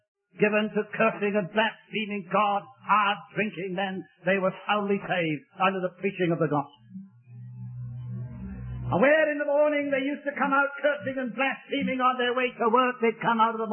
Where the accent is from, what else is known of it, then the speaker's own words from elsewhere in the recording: Wales, United Kingdom; I was born and brought up in Wales.